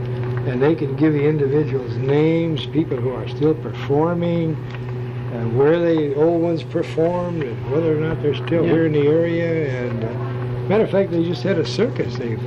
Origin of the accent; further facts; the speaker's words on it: Chicago, Illinois, United States; now in Florida, United States; Oh, I was born in Chicago.